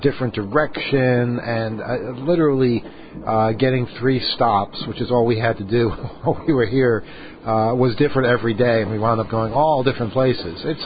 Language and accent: English; New York, United States; I like it because, you know, I'm from New York and I like gritty cities